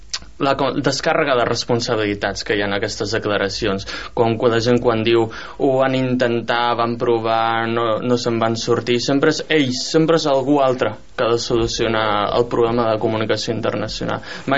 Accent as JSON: {"language": "Catalan", "region": "Catalonia", "country": "Spain", "said": "hem de recordar la reacció que tenim com a catalans, el que sentim com a catalans"}